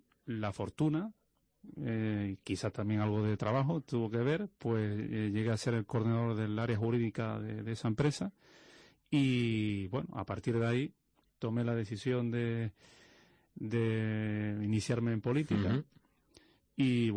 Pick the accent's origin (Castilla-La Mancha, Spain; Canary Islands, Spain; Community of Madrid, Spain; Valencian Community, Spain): Canary Islands, Spain; San Bartolomé de Tirajana; soy de San Bartolomé.